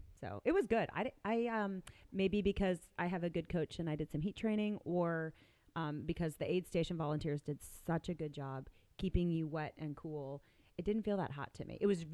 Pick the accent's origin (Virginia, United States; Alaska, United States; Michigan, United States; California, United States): Virginia, United States; We did get some, you know, I'm from Virginia, so we did get some heat. And we had the humidity